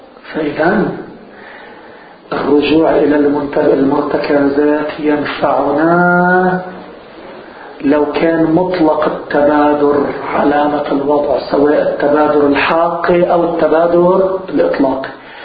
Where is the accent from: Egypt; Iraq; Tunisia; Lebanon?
Lebanon; واللي توجد أنه عندنا في لبنان إذا أطلق لفظ اللحم لوين بينصرف؟